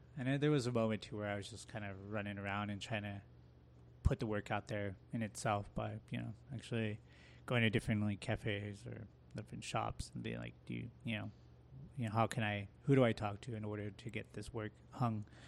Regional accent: Phoenix, Arizona, United States; I just kind of started from Phoenix and pretty much made a big circle around back to the valley, you know. I lived on the res, Navajo res, and then moved back to the Phoenix area

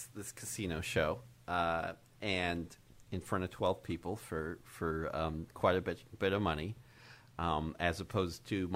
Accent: Utah, United States; I mentioned that I'm from Utah.

